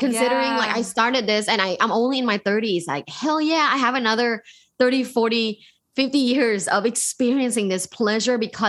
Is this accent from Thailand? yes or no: yes; Thailand; English is a second language; I'm from Thailand, and in Thailand, like a lot of families send their kids to kind of like meditation camps.